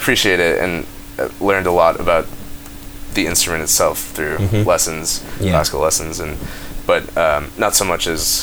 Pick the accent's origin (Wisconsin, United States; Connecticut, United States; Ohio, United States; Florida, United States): Wisconsin, United States; Madison; Yeah, I'm from Madison originally.